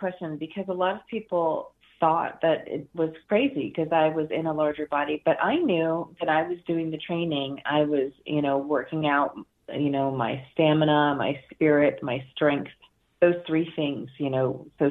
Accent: New Jersey, United States; I mean, I grew up in New Jersey. I was living in New Jersey at the time. I grew up in Vermont, Canada.

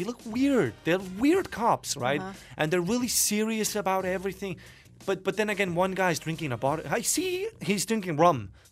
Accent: Estonia; dude, I'm from Estonia. I don't know nothing, okay?

